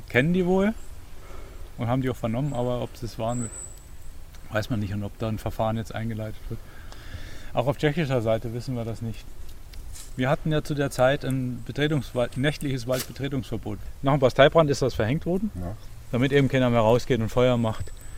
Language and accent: German; Dresden, Saxony, Germany; Wir kommen aus Dresden und ja, ist quasi um die Ecke